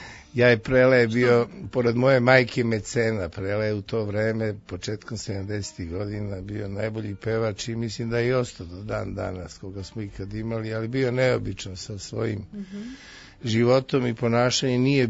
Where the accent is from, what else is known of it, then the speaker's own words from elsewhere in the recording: Užice, Šumadija and Western Serbia, Serbia; On je Čačanin, ja sam Užičanin. Nas zovu Ere